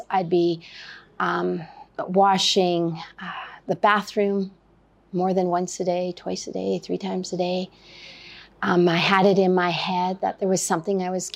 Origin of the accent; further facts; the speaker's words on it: Canada; I'm 58 years old. I'm from Canada.